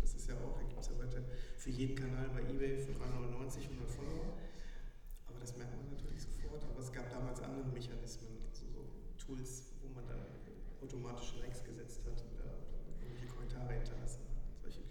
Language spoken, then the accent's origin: German; Duisburg, North Rhine-Westphalia, Germany; Ich bin gebürtiger Duisburger, die Stahlhütte, die lag nah.